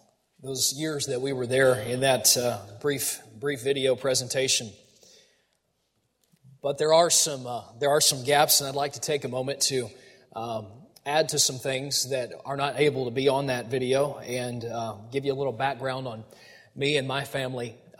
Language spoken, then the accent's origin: English; Texas, United States; And I'm from Texas originally, and we were at her church in Colorado.